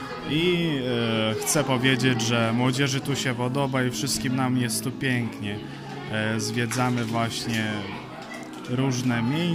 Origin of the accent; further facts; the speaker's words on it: Vilnius County, Lithuania; wszyscy pochodzimy z archidiecezji wileńskiej, z Litwy.